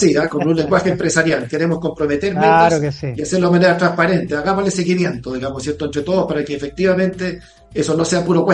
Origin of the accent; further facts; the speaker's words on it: Chile; recuperar la confianza en nosotros como chilenos. ¿Cierto? Todos quienes vivimos en el sur sabemos la vocación de esos suelos